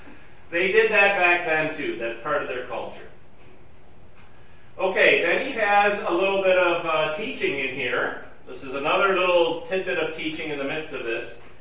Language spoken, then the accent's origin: English; United States; I'm an American, we don't do that.